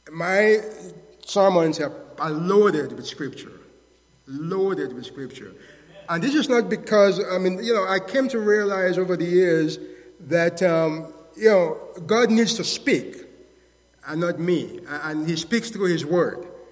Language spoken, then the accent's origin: English; Sierra Leone; now in United States; Well, I'm from Sierra Leone, West Africa.